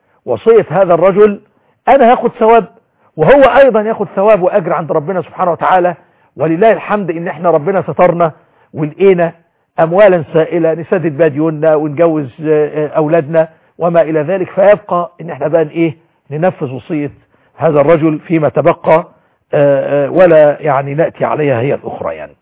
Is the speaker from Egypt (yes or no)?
yes; Egypt